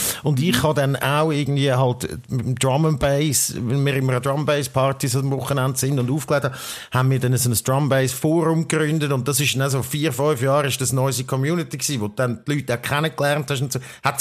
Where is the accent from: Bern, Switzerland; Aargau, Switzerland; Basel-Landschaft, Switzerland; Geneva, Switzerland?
Aargau, Switzerland; ist dann nachher hat es bei uns im Aargau der Rüebliland-Chat gewesen